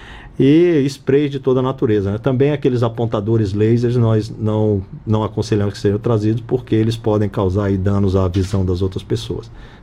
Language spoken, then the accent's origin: Portuguese; Brazil; Nós somos brasileiros, pertencemos ao Brasil e somos responsáveis pela história do Brasil.